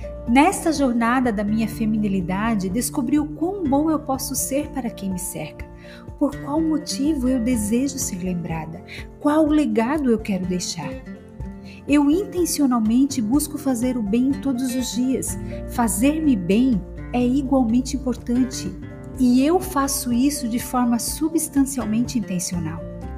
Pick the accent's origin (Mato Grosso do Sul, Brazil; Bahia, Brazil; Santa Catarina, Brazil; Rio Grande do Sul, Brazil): Santa Catarina, Brazil; Eu sou sulista de Santa Catarina, filha de um mecânico que aos 40 tornou-se pastor e aos 70 doutor.